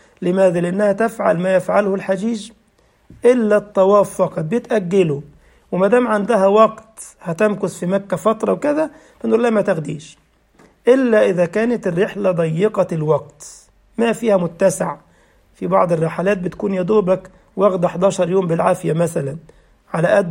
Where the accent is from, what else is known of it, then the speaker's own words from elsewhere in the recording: Egypt; كان عندنا في مصر يعمل لك مثلا حاجة اسمها